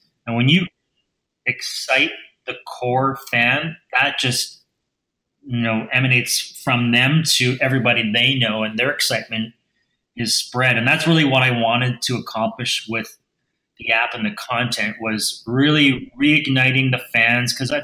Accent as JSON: {"language": "English", "town": "Edmonton", "region": "Alberta", "country": "Canada", "said": "I'm originally from Edmonton"}